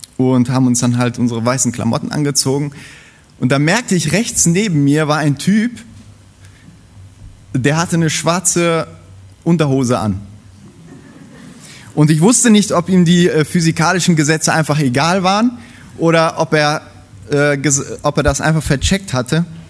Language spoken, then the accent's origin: German; North Rhine-Westphalia, Germany; born there; ich komme nicht aus dem Rheinland gebürtig, sondern aus Ostwestfalen-Lippe. Das ist noch ein Fürstentum.